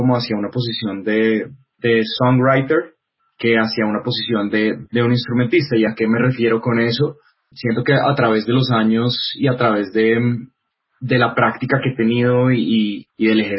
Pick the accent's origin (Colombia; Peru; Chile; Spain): Colombia; Bogotá; born there; also born or lived in Boyacá; mis primeros 3 años yo nací aquí en Bogotá, pero mis primeros 3 años los pasé en una finca en el Cisga con mis abuelos, entonces pues hacía mucho frío, estaba en Boyacá.